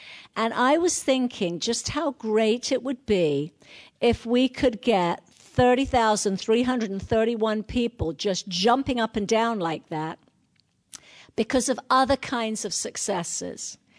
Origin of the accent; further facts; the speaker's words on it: London, United Kingdom; accent: North London; So born and raised in North London, you can probably tell that from my accent. This is a North London accent, north of the River Thames.